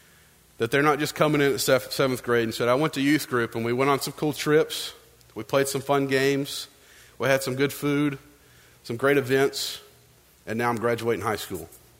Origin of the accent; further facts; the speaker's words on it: Tennessee, United States; everyone knows I'm from East Tennessee.